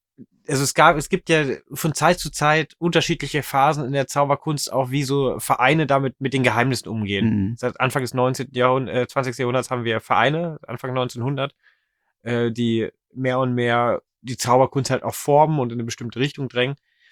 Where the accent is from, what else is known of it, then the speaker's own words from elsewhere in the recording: Wolfsburg, North Rhine-Westphalia, Germany; noch im Ortszirkel in Wolfsburg, wo ich herkomme